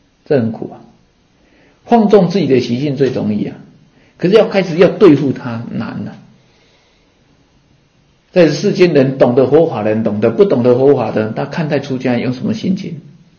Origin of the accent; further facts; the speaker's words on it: Taiwan; 我们台湾话不是这个妈妈在照顾孩子的秀命命